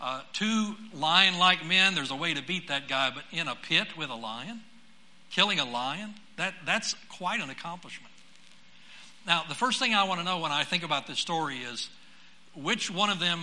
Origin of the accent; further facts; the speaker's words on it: Florida, United States; I grew up in South Florida